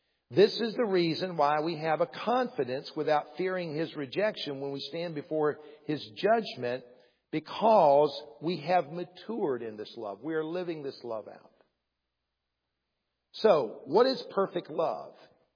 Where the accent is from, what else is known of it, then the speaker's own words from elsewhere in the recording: Columbia, South Carolina, United States; I grew up in Columbia, the capital city. I grew up a Gamecock fan. I hated the Clemson Tigers. I didn't even like orange. And I moved to the upstate of South Carolina.